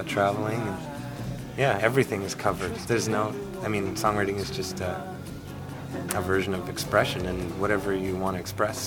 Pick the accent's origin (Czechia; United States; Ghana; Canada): Canada; Moncton, New Brunswick; also born or lived in Ottawa; now in Montreal, Canada; I moved around a lot as a kid, and I grew up in Moncton, New Brunswick, and then I spent many years here in Ottawa as well. And then I moved to Montreal about 9 years ago.